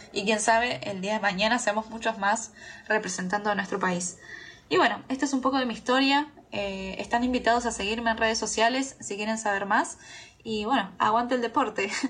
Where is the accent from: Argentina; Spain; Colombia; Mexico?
Argentina; Buenos Aires; soy de Buenos Aires y hago ciclismo artístico.